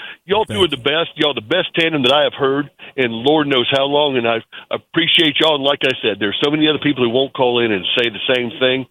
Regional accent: Southeast, United States; And so I appreciate that, because I'm from the Southeast, I have to admit.

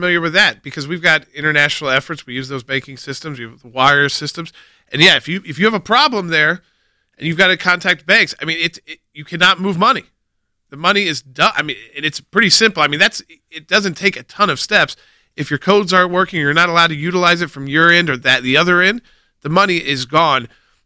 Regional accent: United States; Well, it makes me nervous too, as an American, Rick

